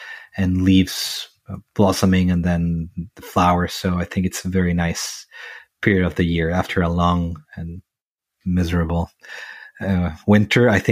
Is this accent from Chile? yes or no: yes; San Fernando, O'Higgins, Chile; English is a second language; also born or lived in Villa Alemana / Colombia; I grew up in San Fernando, which is a very small town in like 2 hours from the capital city. Then I moved 2 hours north the capital city in Villa Alemana